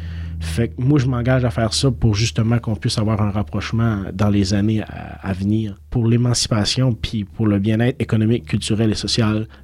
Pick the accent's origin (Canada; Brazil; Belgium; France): Canada; Saint-Quentin, New Brunswick; now in Saint-Martin, Canada; je suis dans la début trentaine, je suis originaire de Saint-Quentin, je demeure aujourd'hui dans le petit village de Saint-Martin